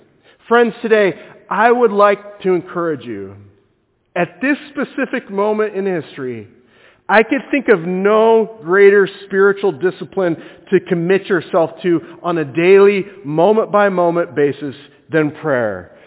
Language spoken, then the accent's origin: English; Washington, United States; No offense to any Oregonians in the room, but I am from Washington.